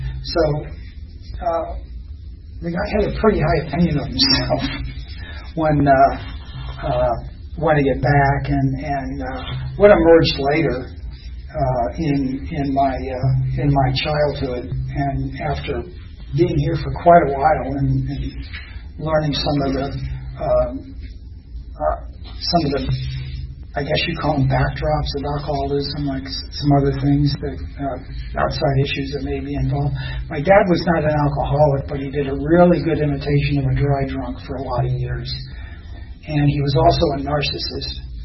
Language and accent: English; Providence, Rhode Island, United States; born there; I was born on August 7th, 1951. In Providence, Rhode Island, and I didn't stay there.